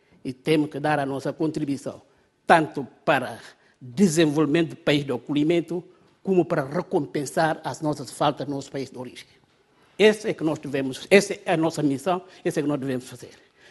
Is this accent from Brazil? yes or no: no; Portugal; Eu sou português. Eu sou de Portugal, vivi aqui 33 anos, a minha vida é aqui, a vida dos meus filhos é aqui, a vida da minha família é aqui